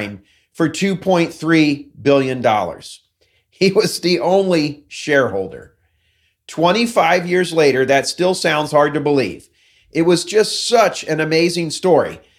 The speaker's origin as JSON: {"language": "English", "town": "Dayton", "region": "Ohio", "country": "United States", "tie": "born or raised there", "said": "based in my hometown of Dayton, Ohio."}